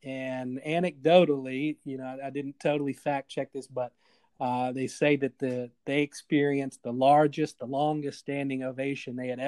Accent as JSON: {"language": "English", "town": "Salem", "region": "Virginia", "country": "United States", "tie": "born or raised there", "said": "where I grew up in Salem, Roanoke, Virginia, it wasn't super country roads-like, but we definitely had country roads."}